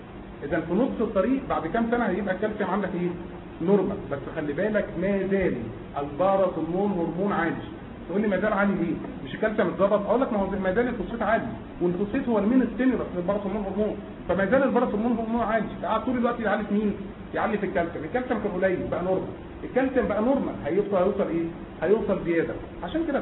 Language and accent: Arabic; Egypt; زي ما احنا كمصريين بنحب نتريق على الشعوب كلها